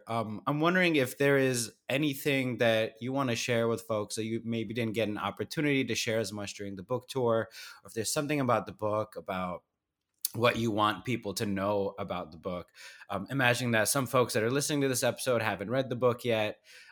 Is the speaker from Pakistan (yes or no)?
yes; Pakistan; Kurta jeans. I'm like, look at me. I'm Pakistani.